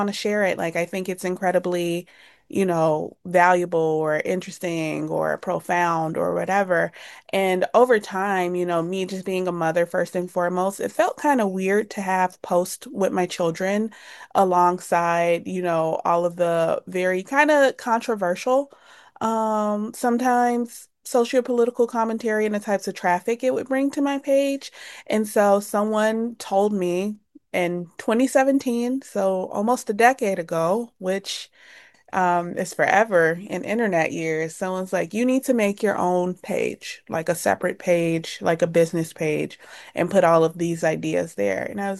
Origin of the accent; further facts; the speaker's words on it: Chicago, Illinois, United States; Growing up in Chicago, my mother, she was an addict, and so I've kind of been hyper independent my whole life.